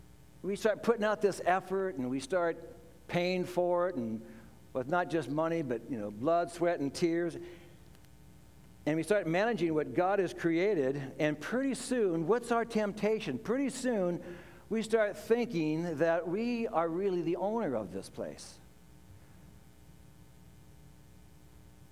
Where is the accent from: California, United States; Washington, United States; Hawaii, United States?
Washington, United States; Sumner; I grew up in Sumner. On certain days when we were going to school in Sumner, we could smell the pulp mill in Tacoma.